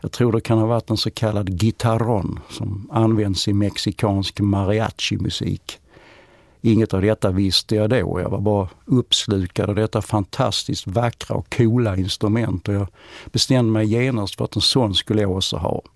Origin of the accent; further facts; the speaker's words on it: Skåne, Sweden; accent: Scanian; Det kan ha berott på en kombination av min skånska och ett något sluddrigt tal.